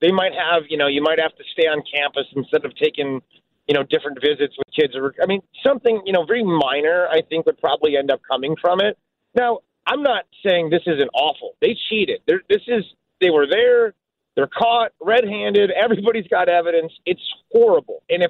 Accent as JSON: {"language": "English", "town": "Vernon Hills", "region": "Illinois", "country": "United States", "tie": "born or raised there", "said": "I'm from your area. I'm from Vernon Hills. So I grew up with Chicagoland and things making sense from a professional sports point of view, right?"}